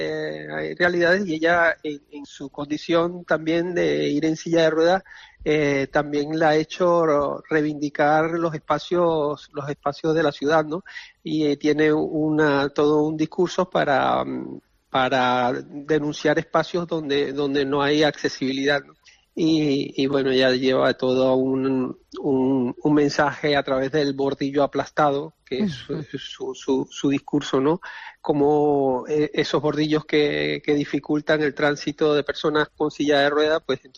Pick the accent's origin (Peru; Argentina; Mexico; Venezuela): Venezuela; desde Latinoamérica, por ejemplo, yo vengo de Venezuela